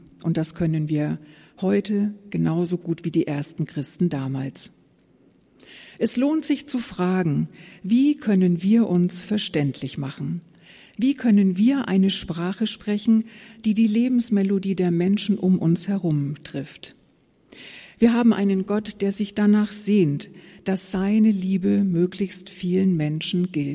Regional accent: Southern Germany, Germany; Ich bin ja nun als Süddeutsche hier in der norddeutschen Diaspora

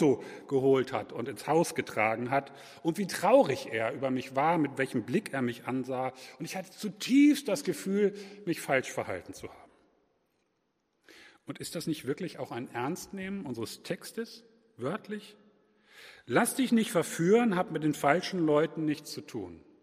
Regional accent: Hanover, Lower Saxony, Germany; die vermutlich nicht nur in Hannover, wo ich aufgewachsen bin, sondern vermutlich auch in Oldenburg hier und da gepredigt wurden

